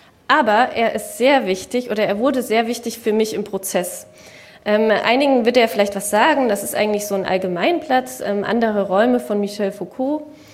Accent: Saxony, Germany; ursprünglich komme ich eben aus der Gegend, aus Sachsen.

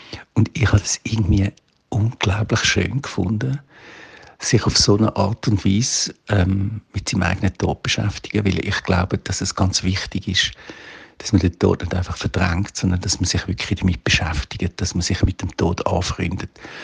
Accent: Zurich, Switzerland; ich bin 65, ich komme aus dem Kanton Zürich

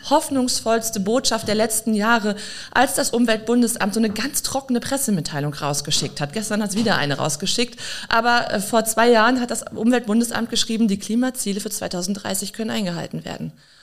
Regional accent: Rhineland, Germany; ich bin Rheinländerin, das ist eh so in meiner Natur eher drin, fröhlich sein zu wollen

